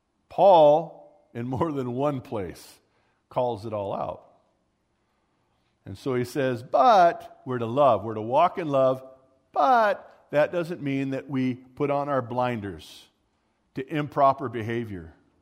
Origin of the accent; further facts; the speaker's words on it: California, United States; Fortunately, we grew up in California where you really can't get gun permits, so that wasn't a big thing